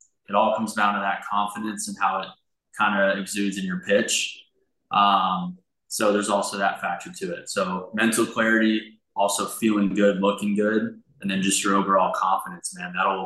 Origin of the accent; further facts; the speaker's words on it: Raleigh, North Carolina, United States; I grew up in Raleigh, yeah, and then Charlotte's where I'm at now, so not far apart.